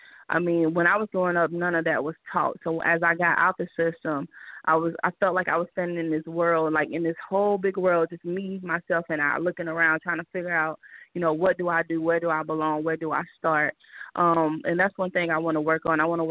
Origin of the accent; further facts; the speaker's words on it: Town Creek, Alabama, United States; also born or lived in Decatur; now in Atlanta, United States; I'm actually from Decatur, Alabama, but I grew up in Town Creek from the ages 2 to I went to college. I'm now 36 years old, and I now reside in Atlanta, Georgia.